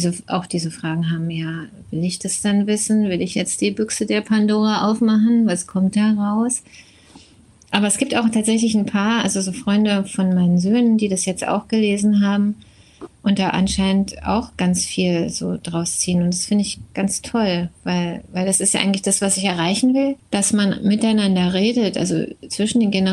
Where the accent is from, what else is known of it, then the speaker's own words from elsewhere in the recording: Berlin, Germany; mit der U-Bahn unter Ost-Berlin von Reinickendorf, wo ich aufgewachsen bin, nach Kreuzberg im Südosten Berlins